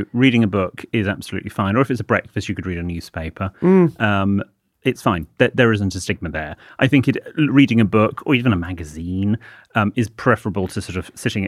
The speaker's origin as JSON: {"language": "English", "country": "United Kingdom", "lives_now": "United States", "said": "string of questions I'm asked when people find out I'm British. I know it's all meant well, but after 12 years, it's become rather old."}